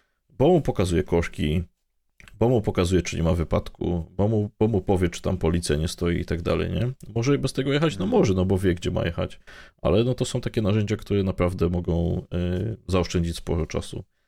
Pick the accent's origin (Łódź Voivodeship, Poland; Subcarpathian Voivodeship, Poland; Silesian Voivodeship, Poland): Silesian Voivodeship, Poland; on mówi, że oni tam nad polskie morze, jestem ze Śląska, jechali 8 godzin